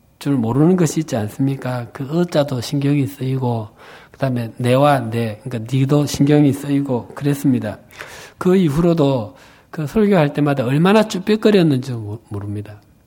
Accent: Busan, South Korea; 아시는 바와 같이 제 고향이 부산입니다. 제가 사역하면서 제가 쓰는 그 사투리가 문제가 되리라고 생각해 본 적은 한 번도 없었습니다.

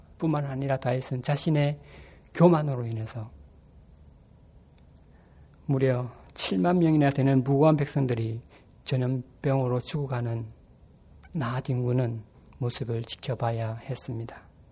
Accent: Masan, South Gyeongsang, South Korea; moved away as an adult; also born or lived in Changwon; 제가 살았던 곳은 경남 마산의 조그마한 동네입니다. 지금은 그 동네가 창원으로 통합되어 있습니다. 제가 다녔던 교회 역시 창원의 조그마한 교회, 출석 인원이 150명에서 200명 정도 되는 그런 교회였습니다.

